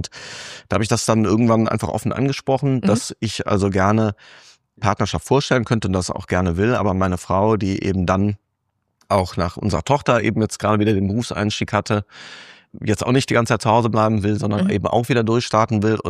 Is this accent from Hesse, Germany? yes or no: no; Cologne, North Rhine-Westphalia, Germany; now in Bonn, Germany; als Kölner nach Aachen gelost wurde im Referendariat